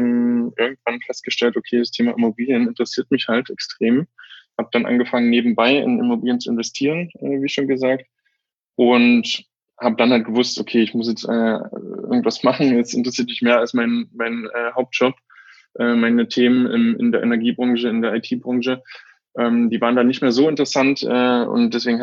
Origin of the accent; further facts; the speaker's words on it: Saxony, Germany; now in Berlin, Germany; Ich bin jetzt 30 Jahre, lebe in Berlin. Ursprünglich komme ich aus Sachsen